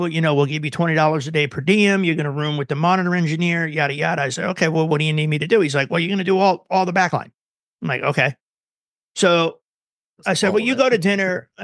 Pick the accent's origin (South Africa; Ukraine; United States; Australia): United States; Jersey City, New Jersey; also born or lived in Ridgefield; I was born in Jersey City, then moved to Ridgefield when I was like 11.